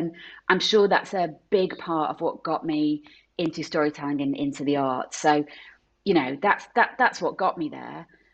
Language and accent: English; Salford, North West England, United Kingdom; And I'm from Salford. Salfordians are always very keen to point out that Salford is not Manchester.